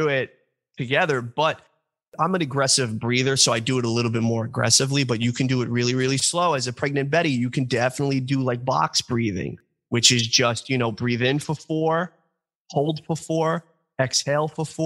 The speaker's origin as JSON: {"language": "English", "region": "New York", "country": "United States", "accent": "New York", "said": "I don't know with my New York accent."}